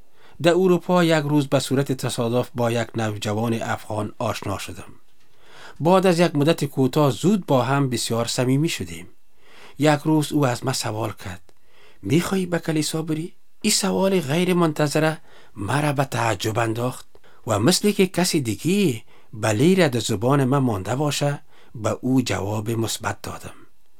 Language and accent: Persian; Kabul, Afghanistan; born there; ما در شهر کابل به دنیا آمدیم. پیش از اینکه به عیسی مسیح ایمان بیارم کدام هدفی در زندگی خود نداشتم.